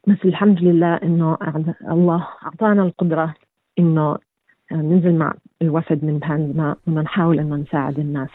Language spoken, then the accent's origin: Arabic; West Bank, Palestine; also born or lived in Kuwait; now in Melbourne, Australia; فلسطينية من الضفة، ولدت في الكويت وهاجرنا إلى ملبورن أستراليا بالسنة 92 بعد حرب الخليج.